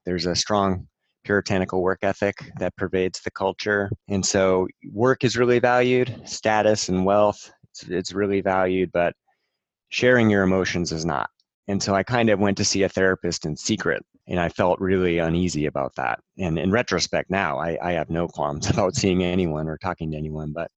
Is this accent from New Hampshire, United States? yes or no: yes; New Hampshire, United States; Growing up in New Hampshire in the 80s, my friend and I often reminisce about what that was like.